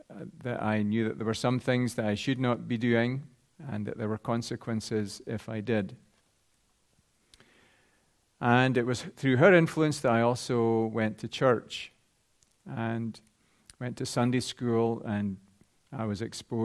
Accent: Luthrie, Scotland, United Kingdom; I grew up in Northeast Fife. The village I'm from is called Luthry.

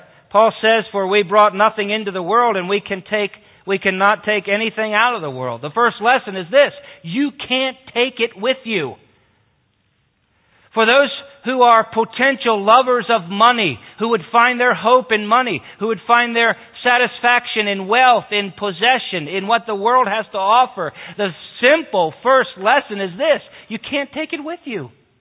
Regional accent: Glen Burnie, Maryland, United States; The minister I grew up in Glen Burnie, the man who married Dana

